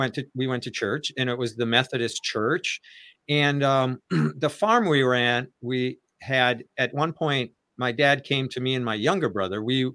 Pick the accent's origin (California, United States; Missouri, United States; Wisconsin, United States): Wisconsin, United States; I grew up in Wisconsin and I wanted to fly.